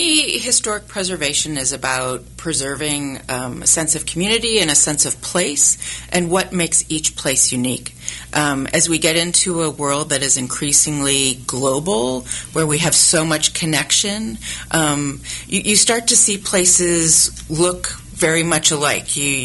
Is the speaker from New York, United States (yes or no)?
no; New Jersey, United States; also born or lived in Vermont; I grew up in New Jersey, where our history was really focused on the Revolutionary War.